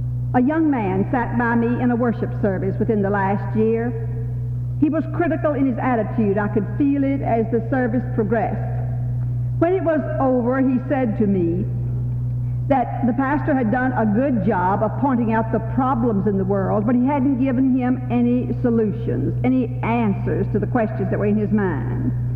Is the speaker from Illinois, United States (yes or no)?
no; Virginia, United States; you my background, where I came from, how long I've been away from it. And since she's mentioned that I came from Virginia